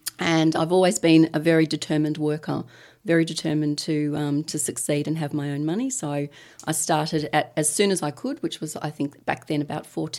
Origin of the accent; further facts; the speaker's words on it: Belmont, Victoria, Australia; I grew up in Belmont. My parents are actually still in the family home that I was taken home as a baby.